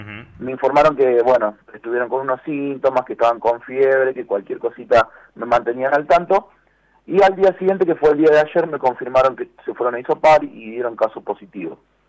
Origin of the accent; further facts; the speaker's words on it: Brinkmann, Córdoba, Argentina; somos ciudadanos de Brinkmann, vivimos en Brinkmann, nos criamos en Brinkmann